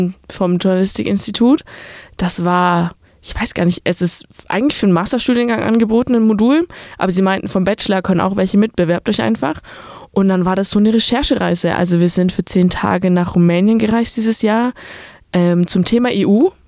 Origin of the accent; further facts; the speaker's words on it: Bavaria, Germany; Ich komme aus Bayern ursprünglich, aus einem ganz kleinen Kaff, so ein Dörfchen.